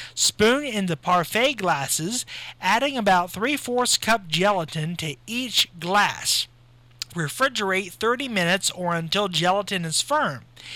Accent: Waldo, United States; Yes, indeed, Waldo's my hometown village

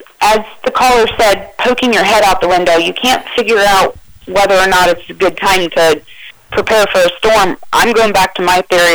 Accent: Midwest, United States; I guess I just am under the assumption as a Midwesterner that if there's a bad thunderstorm coming, it could, as you just said, at any second turn into a tornado.

